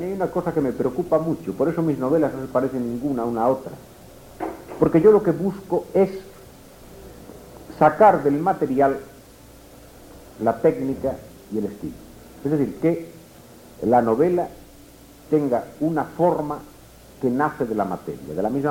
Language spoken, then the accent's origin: Spanish; Galicia, Spain; Entonces yo invento una ciudad, y esta ciudad la coloco en mi tierra, en Galicia, que es, como les expliqué a ustedes esta mañana, es la Irlanda de España